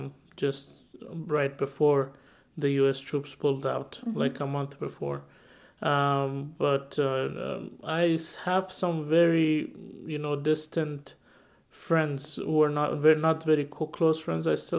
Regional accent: Afghanistan; moved away as an adult; now in Reno, United States; I'm from Afghanistan, and I'm pursuing a bachelor's degree at UNR, a bachelor's in metallurgical engineering.

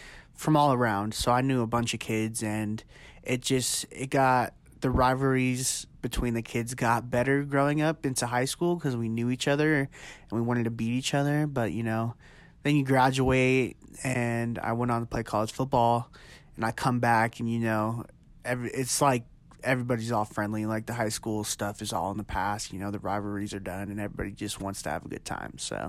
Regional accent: Reno, Nevada, United States; I really enjoyed growing up in Reno

